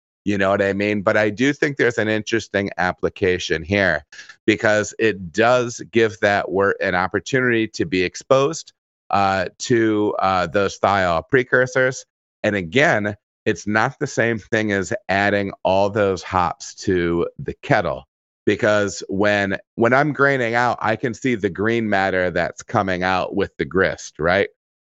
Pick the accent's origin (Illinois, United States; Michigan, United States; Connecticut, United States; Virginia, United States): Michigan, United States; you know, I'm originally from Michigan.